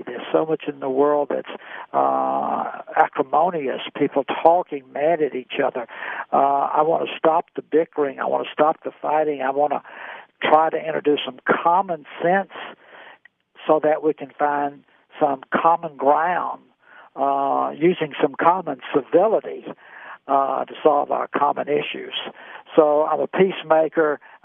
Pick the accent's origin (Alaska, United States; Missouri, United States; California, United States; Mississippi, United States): Mississippi, United States; Clarksdale; moved away; You know, I'm originally from Clarksdale, Mississippi. I've been out here since 1968, so I've lived here most of my life. I'm Roman Catholic.